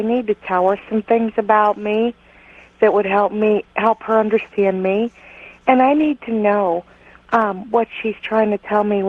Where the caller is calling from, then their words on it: Altoona, Pennsylvania, United States; Altoona, Pennsylvania.